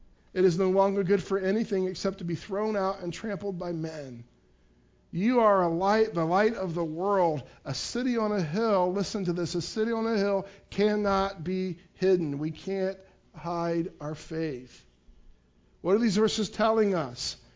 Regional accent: Piqua, Ohio, United States; I went to a workshop in my hometown of Piqua yesterday morning

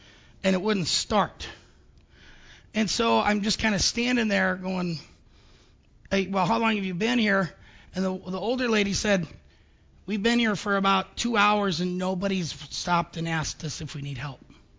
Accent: Upper Sandusky, Ohio, United States; and I'm from Upper Sandusky, most people look like me.

